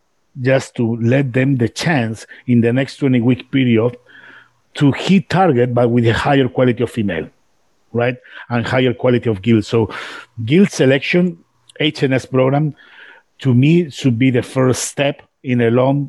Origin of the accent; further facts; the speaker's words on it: Spain; moved away